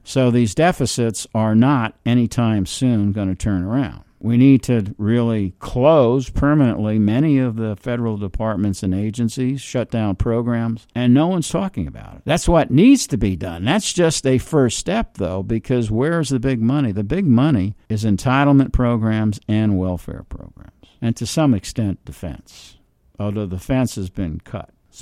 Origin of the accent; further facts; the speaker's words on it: New York City, New York, United States; See, I'm from New York City as well.